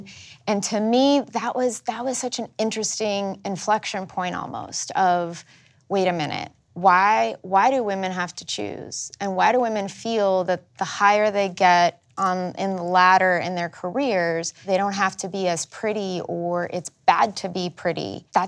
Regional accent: Mexico; Growing up in Mexico, we would come to the United States once a year to go on a shopping trip to Target

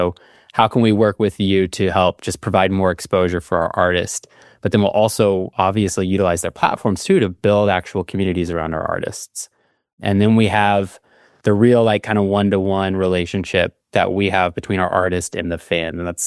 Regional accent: Dallas, Texas, United States; So I grew up one in Dallas, went to school up in Boston at Berklee College of Music, did jazz guitar there.

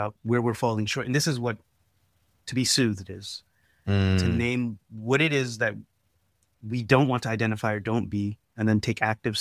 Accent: the South, United States; I grew up in America and I grew up in the South too.

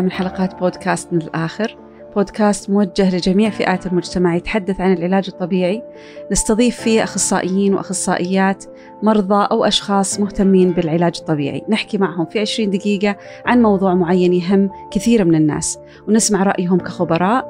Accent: Saudi Arabia; فما بالك عندنا في السعودية

